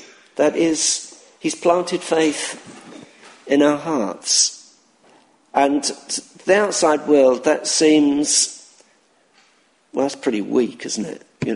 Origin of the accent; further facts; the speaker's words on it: United Kingdom; So, now, we're British, aren't we? Most of us are British.